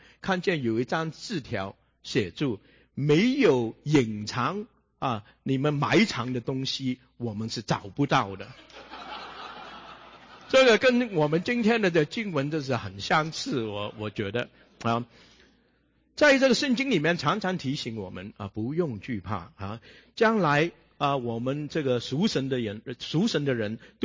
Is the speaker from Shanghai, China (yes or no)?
yes; Shanghai, China; 我们上海人说这个是我一度我一度讲这个密悄悄的讲话